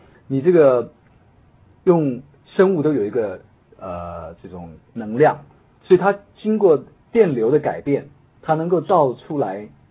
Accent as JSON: {"language": "Chinese", "country": "China", "said": "你可能什么地方比较像我们中国人讲的气虚啦"}